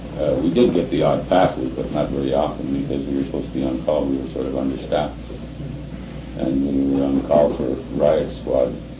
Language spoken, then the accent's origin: English; Winnipeg, Manitoba, Canada; I was always just in Winnipeg here until I joined up in 1939.